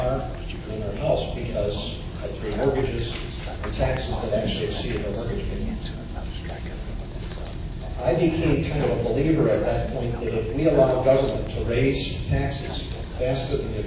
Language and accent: English; New Smyrna Beach, Florida, United States; I'm from New Smyrna Beach, Florida.